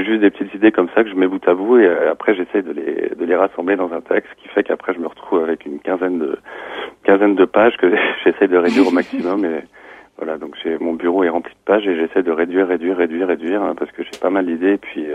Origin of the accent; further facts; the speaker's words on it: Paris, Île-de-France, France; D'où je viens ? De Paris.